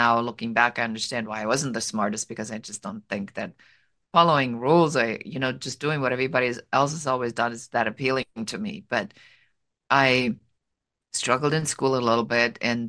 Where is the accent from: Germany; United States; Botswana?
Germany; moved away as an adult; Yeah, so my origin story begins in Germany. I'm a first generation immigrant, so I grew up and lived in Germany and started my career in Germany.